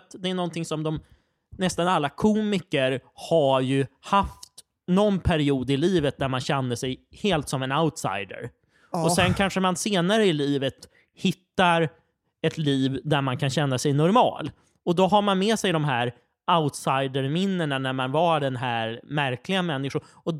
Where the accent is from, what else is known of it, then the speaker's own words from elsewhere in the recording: Sweden; men jag är svensk så jag kommer inte ge er hela rutiner